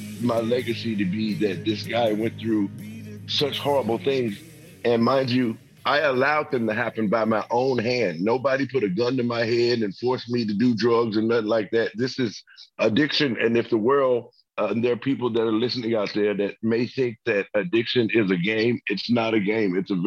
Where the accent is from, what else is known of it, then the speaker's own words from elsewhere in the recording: Memphis, Tennessee, United States; And, you know, I'm from Memphis, Tennessee, so I have a connection to a lot of hip hop and rap groups.